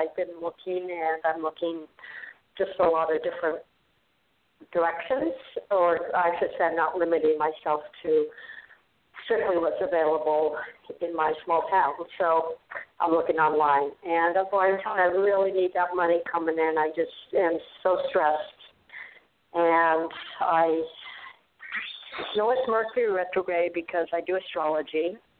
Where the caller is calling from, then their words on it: Arizona, United States; I'm calling from Arizona.